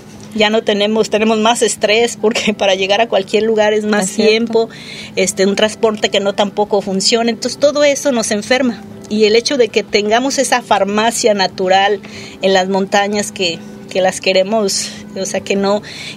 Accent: Arandas, Jalisco, Mexico; Yo soy de Arandas y allá vi cómo por el mezcal se cambió todo

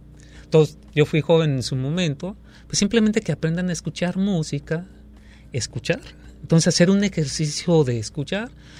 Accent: Guadalajara, Jalisco, Mexico; tenía como 3-4 años. Yo soy de Guadalajara.

